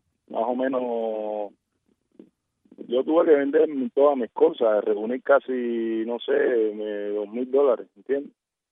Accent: Diez de Octubre, Havana, Cuba; moved away as an adult; Yo soy del municipio de Octubre.

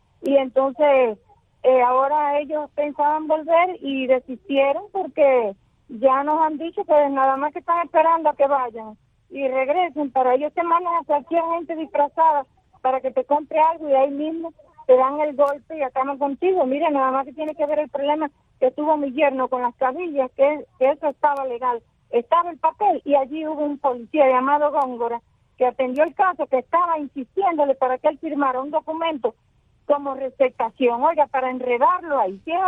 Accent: Cuba; Yo soy un ciudadano cubano

